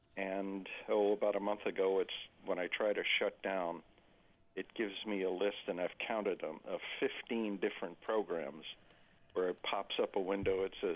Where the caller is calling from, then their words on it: Chicago, Illinois, United States; I'm from Chicago.